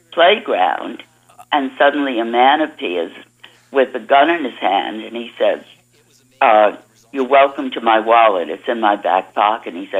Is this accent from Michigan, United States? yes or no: no; Bronx, New York, United States; now in New Jersey, United States; Well, I was raised in the Bronx, and then lived in New York for a few years, and then moved out to New Jersey.